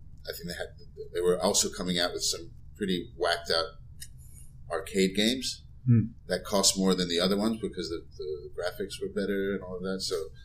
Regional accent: New York, United States; Growing up in New York, it was 3 or 4 months of the year where it's kind of cold, right? There's a lot of snow.

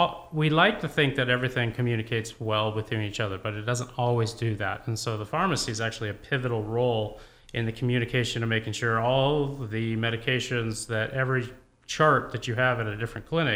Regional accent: Columbia Falls, Montana, United States; A bunch of us, we live in Columbia Falls, we're from Columbia Falls, we have a deep root to want to be up there

